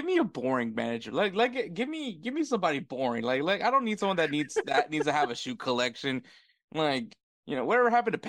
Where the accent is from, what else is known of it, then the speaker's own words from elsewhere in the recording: United States; you know, I'm an American, America. Also, technically, I'm a hero because I served in the military.